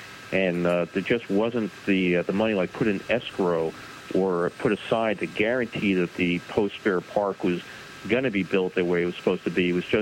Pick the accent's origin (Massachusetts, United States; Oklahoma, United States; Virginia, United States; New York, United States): New York, United States; Brooklyn; Yeah, I grew up in Brooklyn, so I wasn't far from the fair site at all. And then I moved out to Long Island, and we kept watching the fair being built.